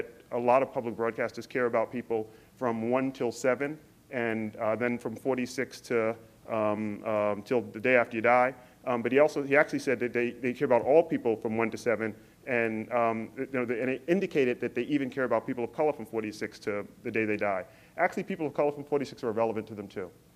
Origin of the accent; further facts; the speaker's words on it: Queens, New York, United States; I've been in the projects in Brooklyn. I grew up in Queens in a low-income, working-class community.